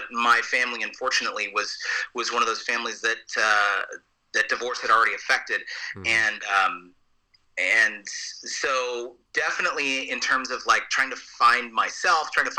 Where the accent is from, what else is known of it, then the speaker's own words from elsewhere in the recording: Fresno, California, United States; My hometown is Fresno, California, which is smack dab in the middle of the armpit of California.